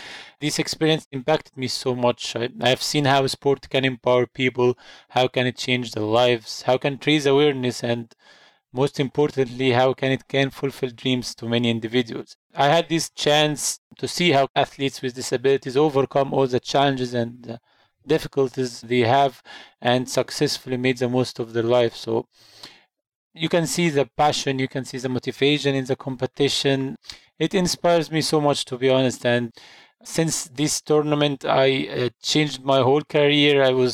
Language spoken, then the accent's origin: English; Egypt; English is a second language; I'm from Egypt.